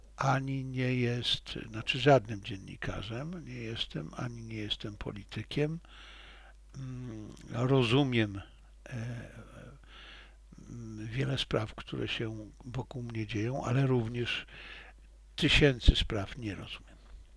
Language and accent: Polish; Lviv, Lviv Oblast, Ukraine; now in Poland; jestem pewien tego, że w tym obszarze jestem lwowiakiem w dalszym ciągu.